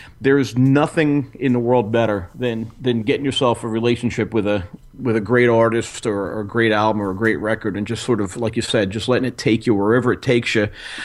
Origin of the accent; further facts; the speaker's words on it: New Jersey, United States; moved away as an adult; now in Nashville, United States; I've only been down here for about a month. I was born and raised in New Jersey, and obviously KEF's North American offices are in New Jersey.